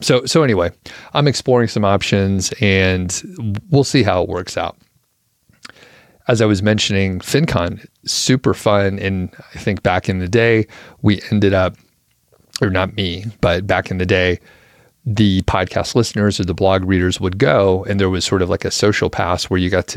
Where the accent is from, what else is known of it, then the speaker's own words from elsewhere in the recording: Atlanta, Georgia, United States; I'm also from Atlanta, so I got to visit with some family, and it's just a blast.